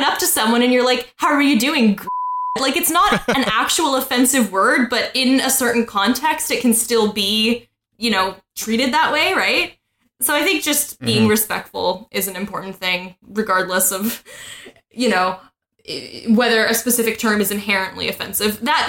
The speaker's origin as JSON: {"language": "English", "region": "Alberta", "country": "Canada", "said": "I'm from Alberta, Canada"}